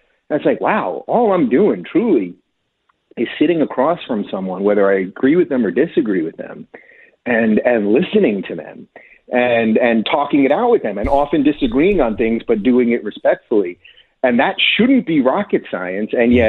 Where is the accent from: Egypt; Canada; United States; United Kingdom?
United States; New York; Yeah, well, I was a liberal my whole life. I come from New York.